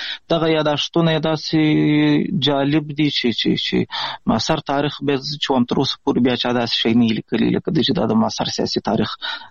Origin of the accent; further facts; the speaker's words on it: Pishin, Balochistan, Pakistan; د افغانستان د غزنی ولایت اوسیدونکی یم. د مهاجرت شپې ورځې په پاکستان کې تیروم. په پاکستان کې زیږیدلی یم. د کوټې سره نږدې پښین ښار ګوټی ورته وایي، په دې پښین ښار کې اوسېږم.